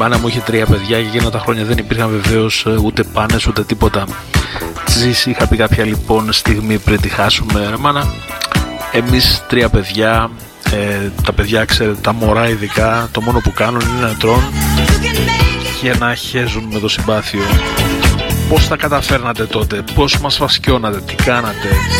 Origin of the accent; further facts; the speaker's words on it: Prosotsani, East Macedonia and Thrace, Greece; Λίγο κανονικά είμαι από την Προσοτσάνη Δράμας. Και η τρίτη πατρίδα μου, καθώς εκεί κατοικοέδρευα μέχρι πρόσφατα, μέχρι πριν λίγες μέρες, είναι τα Τρίκαλα.